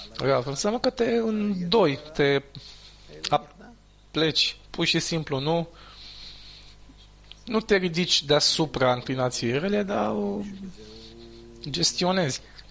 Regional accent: Rishon LeZion, Central District, Israel; Ca de exemplu, ieri la birou, în Rishon, în orașul natal.

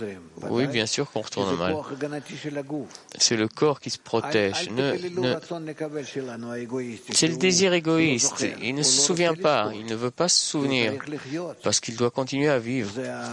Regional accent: Mexico; chez nous, au Mexique, disons, et ou surtout au sud, tremblement de terre

